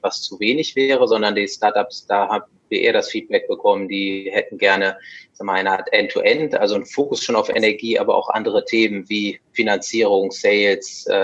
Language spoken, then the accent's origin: German; North Rhine-Westphalia, Germany; moved away as an adult; now in Essen, Germany; ich bin ein Ostwestfale, den es vor rund 20 Jahren nach Essen verschlagen hat, in die Energiehauptstadt Europas.